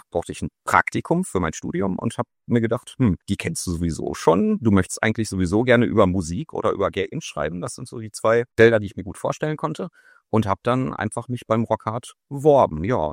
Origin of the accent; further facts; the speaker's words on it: Bochum, North Rhine-Westphalia, Germany; ich bin hier in Bochum zur Schule gegangen